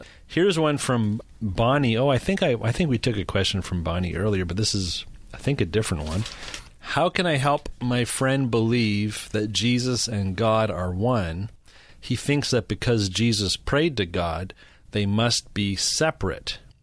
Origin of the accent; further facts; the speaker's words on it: Canada; I don't pronounce anything correctly because I'm from Canada.